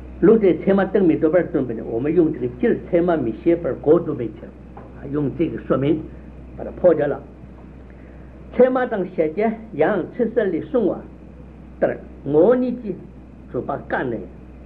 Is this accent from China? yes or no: yes; China; 我们内地人喜欢开口阿赖耶，闭口阿赖耶